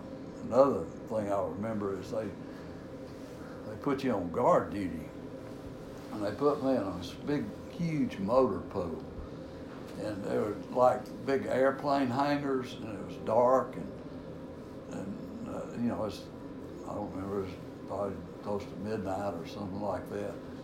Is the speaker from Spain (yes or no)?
no; Pine Bluff, Arkansas, United States; I grew up in Pine Bluff, and of course, you know, Pine Bluff is probably 50-50 on minorities and everything